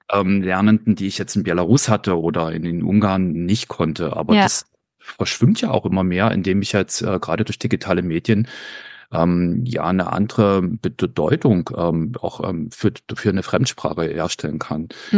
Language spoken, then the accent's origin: German; East Germany, Germany; ich komme aus dem Osten Deutschlands